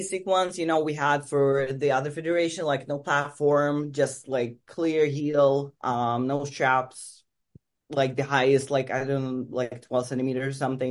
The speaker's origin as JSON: {"language": "English", "town": "Gothenburg", "region": "Västra Götaland", "country": "Sweden", "second_language": "English", "said": "So I come from Gothenburg. It's the second largest city in Sweden, and we have theme park over there, Liseberg."}